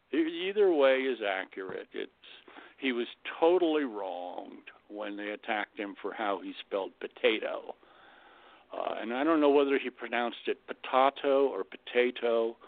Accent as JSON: {"language": "English", "region": "Florida", "country": "United States", "tie": "born or raised there", "said": "I was raised in South Dade County, Florida, you know, with a tomato field across the street, and they're tomatoes, man."}